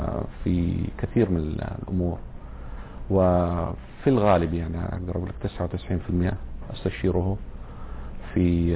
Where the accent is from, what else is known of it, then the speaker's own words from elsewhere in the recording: Mecca, Makkah Province, Saudi Arabia; يعني تأتي عندنا في الحجاز في مكة تحديدا 3 أشهر حتى تنضبط يعني اللهجة عندك